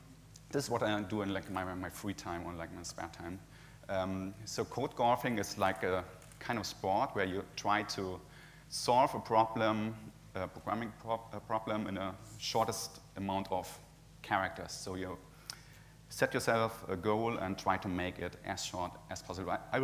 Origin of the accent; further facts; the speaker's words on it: Hamburg, Germany; English is a second language; I'm from Hamburg.